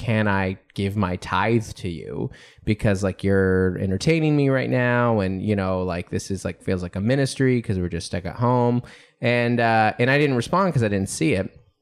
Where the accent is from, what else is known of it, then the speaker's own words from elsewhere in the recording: Seattle, Washington, United States; I was like, I'm from Seattle. There's no Yankee. There's no Yankee in me. None whatsoever.